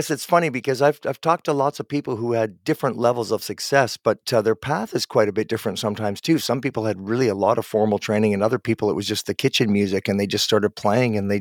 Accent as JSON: {"language": "English", "town": "Guelph", "region": "Ontario", "country": "Canada", "tie": "born there", "said": "And I'm from Guelph. I was born in Guelph."}